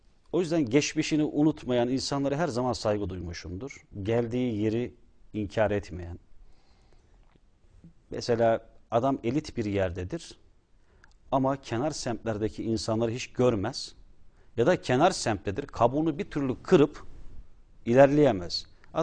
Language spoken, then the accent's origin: Turkish; İspir, Erzurum, Turkey; köyde ilk üniversite, Erzurum İspir Çayırbaşı köyüne mensup olan